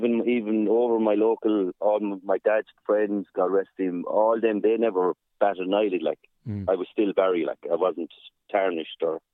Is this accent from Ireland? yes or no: yes; Ennis, Munster, Ireland; People would be looking at you in the streets down here in my hometown.